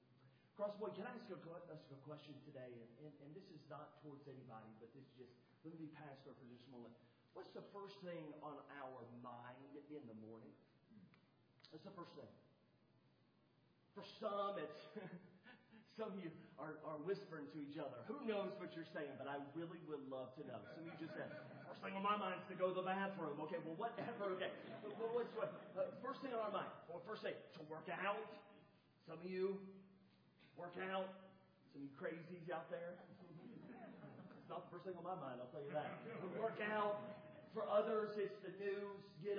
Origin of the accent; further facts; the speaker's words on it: North Carolina, United States; also born or lived in Alabama; I grew up in North Carolina, Alabama, my whole life, and I remember working in North Carolina